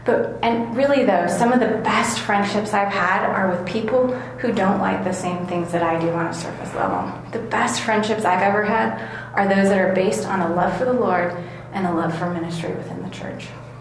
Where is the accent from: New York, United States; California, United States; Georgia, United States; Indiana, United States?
California, United States; now in Durango, United States; Now, I grew up in California where people really aren't that friendly. You just kind of keep to yourself, and maybe if you're from California, you relate. But you find your friends and you kind of just stick with them. And so coming here to Durango